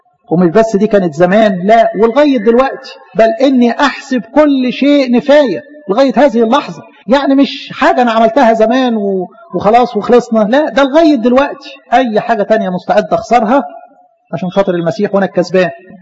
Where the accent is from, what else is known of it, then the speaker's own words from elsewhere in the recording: Egypt; إحنا هنا الرياضة يعني ماشي عندنا في مصر كده بالإيه يعني بالبركة زي ما بيقولوا.